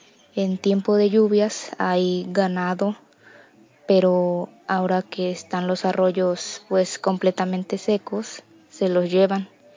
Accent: Terrero, Veracruz, Mexico; soy de Terrero, comunidad que pertenece al municipio de Ixhuatlán de Madero, Veracruz.

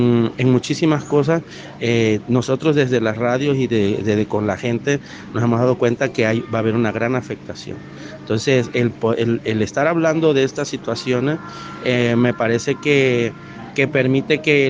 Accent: Veracruz, Mexico; yo soy del sur de Veracruz, también conocido como el Istmo Veracruzano, a veces se conoce solamente el Oaxaqueño

